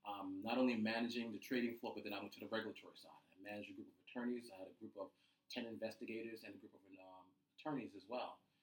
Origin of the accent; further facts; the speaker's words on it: Jersey City, New Jersey, United States; I grew up in Jersey City, just my mom and I.